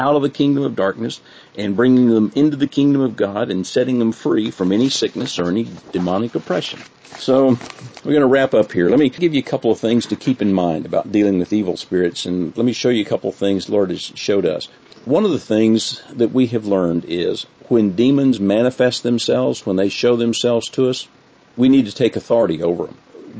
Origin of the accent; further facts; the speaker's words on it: United States; accent: American; she just can't understand me because I'm an American.